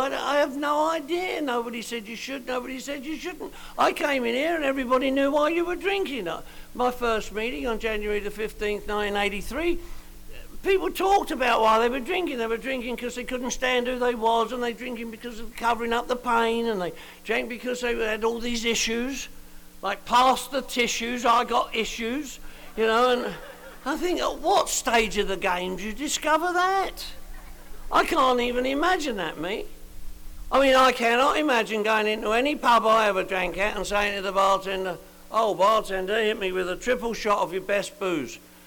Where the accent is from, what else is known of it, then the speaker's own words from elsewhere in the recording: London, United Kingdom; I'm from London, England. You probably picked up on that, right? This is the way I speak. Alcohol didn't do this to me, you know what I mean? I'm from Northwest London, and where I come from, everybody drinks.